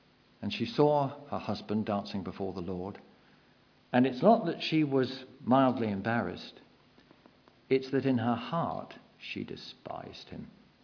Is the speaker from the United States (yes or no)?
no; Torquay, South West England, United Kingdom; when Sal and I were living in Torquay, that's where I come from Fawlty Towers land